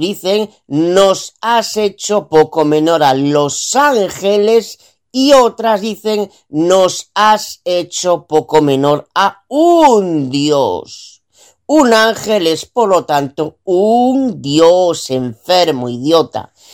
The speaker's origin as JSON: {"language": "Spanish", "town": "Vigo", "region": "Galicia", "country": "Spain", "said": "soy de Vigo, Galicia."}